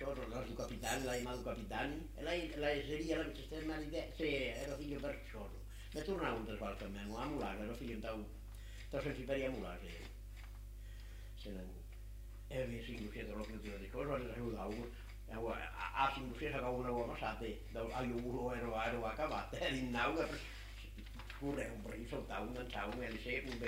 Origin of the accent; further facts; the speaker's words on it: Rome, Lazio, Italy; E vero, io sono da Roma.